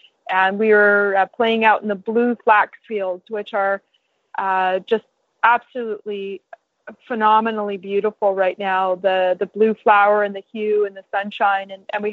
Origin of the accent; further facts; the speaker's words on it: Calgary, Alberta, Canada; This week, we traveled from my hometown of Calgary, Alberta, across southern Alberta